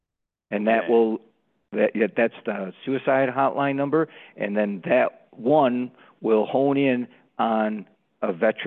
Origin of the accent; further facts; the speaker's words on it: Merrill, Wisconsin, United States; now in Beaver Dam, United States; in fact, I am a Wisconsin guy. All right. So I'm in the Beaver Dam Horicon area. I grew up and was born and raised in Merrill, so it's always good to talk to some Wisconsin people once again.